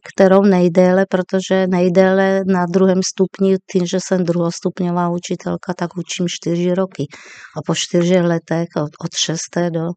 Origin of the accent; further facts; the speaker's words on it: Slovakia; Czech is a second language; now in Czechia; tím, že jsem vlastně Slovenka, tak na Slovensku. V Banské Bystrici jsem studovala